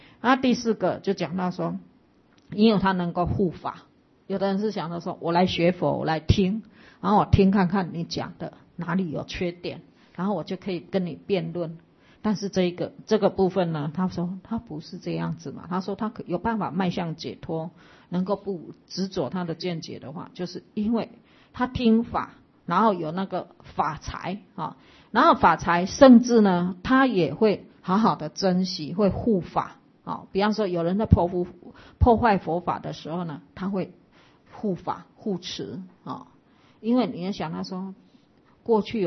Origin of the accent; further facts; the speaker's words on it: Taichung, Taiwan; 像以前我们那边台中到哪里也是有